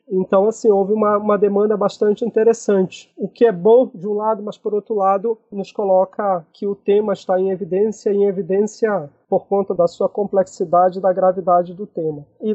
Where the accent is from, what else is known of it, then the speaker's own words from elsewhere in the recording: Oiapoque, Amapá, Brazil; born there; Nascido na margem dos rios, na beira dos rios, como nós falamos aqui, né? Nasci no Oiapoque, lá em cima, no norte, mais ao norte, no Amapá.